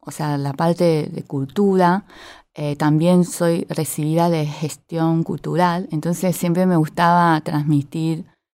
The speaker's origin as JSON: {"language": "Spanish", "region": "Kaohsiung", "country": "Taiwan", "lives_now": "Argentina", "said": "No, en realidad yo soy sur, o sea, vengo de una provincia de China, pero sur."}